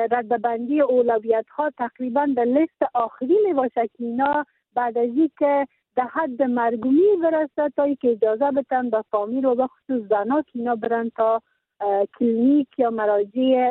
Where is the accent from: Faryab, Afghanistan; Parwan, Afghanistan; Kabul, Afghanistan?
Faryab, Afghanistan; در ولایت ما با 14 ولسوالی که ولایت فاریاب داره